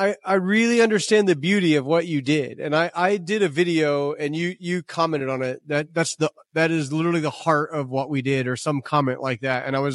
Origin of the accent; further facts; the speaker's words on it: Midwest, United States; But I bend them a little bit because I'm from the Midwest.